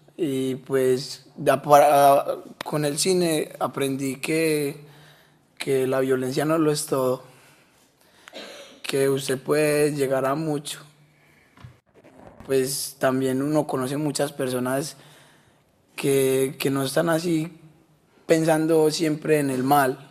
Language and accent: Spanish; Medellín, Antioquia, Colombia; nosotros venimos de Medellín. En Medellín es una problemática de estar peleando todos los días